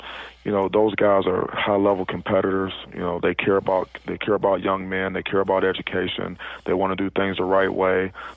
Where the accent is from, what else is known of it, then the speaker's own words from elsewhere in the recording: Cleveland, Ohio, United States; Then I got a chance to coach for my hometown, Cleveland Browns, and it was a team that I watched growing up